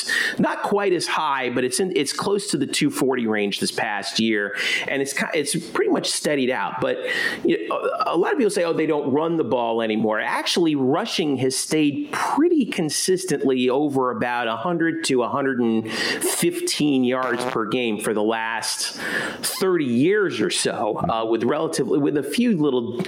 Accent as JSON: {"language": "English", "region": "Florida", "country": "United States", "tie": "born or raised there", "said": "now I grew up in South Florida. I was a Dolphins fan."}